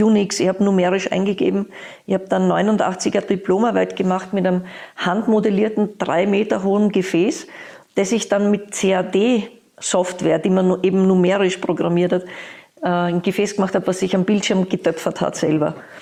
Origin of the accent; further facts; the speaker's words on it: Vienna, Austria; ich komme aus Wien